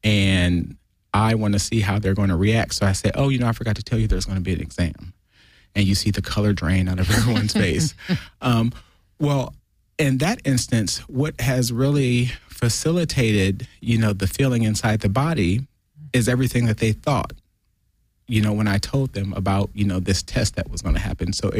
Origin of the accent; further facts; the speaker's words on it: Ohio, United States; And interestingly enough, I am from Northeast Ohio.